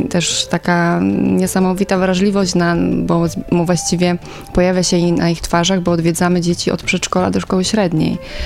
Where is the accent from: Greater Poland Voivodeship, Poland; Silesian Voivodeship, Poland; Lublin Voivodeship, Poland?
Greater Poland Voivodeship, Poland; Buk; bo pochodzę z Buku pod Poznaniem.